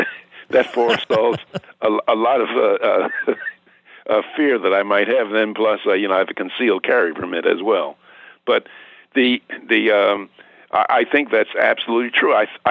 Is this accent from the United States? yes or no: yes; Philadelphia, Pennsylvania, United States; I grew up in the Richard Allen Housing Project in North Philadelphia